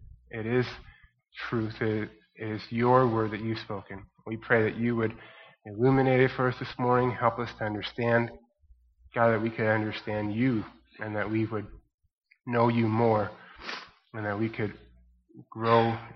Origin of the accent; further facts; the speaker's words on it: New Mexico, United States; And 15 miles beyond that was the town where my wife and I grew up in New Mexico.